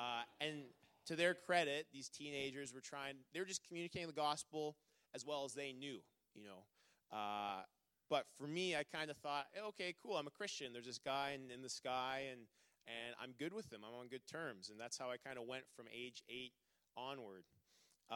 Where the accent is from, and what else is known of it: Burns Lake, British Columbia, Canada; born or raised there; also born or lived in Surrey